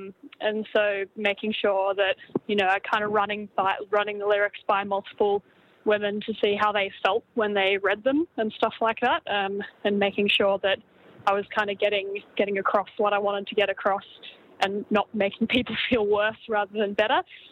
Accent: Torquay, Victoria, Australia; because I grew up in Torquay, down at the Surf Coast, I haven't really played a proper show down there in a bloody long time.

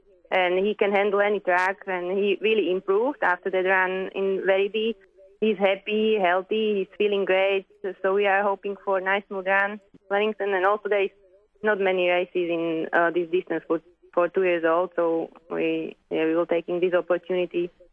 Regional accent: Slovakia; I'm from Slovakia, from a small country in the middle of the Europe. I grew up in the city, but all my family are for generations musicians, and I also played violin since I was three.

